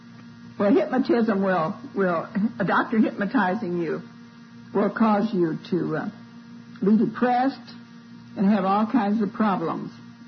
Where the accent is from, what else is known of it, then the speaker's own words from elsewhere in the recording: Missouri, United States; I'm from Missouri, you know. I was born in Missouri, and I have to be shown.